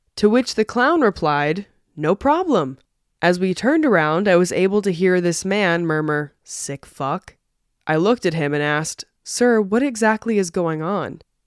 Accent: Ecuador; moved away; my family decided to take a visit to my hometown of Ecuador.

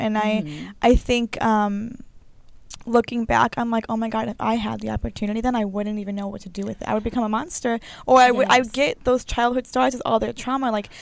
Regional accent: Chicago, Illinois, United States; I grew up in Chicago, you grew up nearby.

